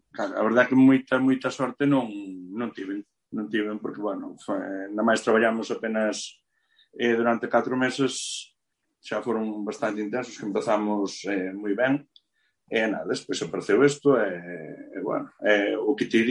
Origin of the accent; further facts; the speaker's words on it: A Pontenova, Galicia, Spain; eu son da Ponte Nova, que nos tirábamos xa máis hacia a Mariña, que máis hacia Lugo ou hacia a Chaira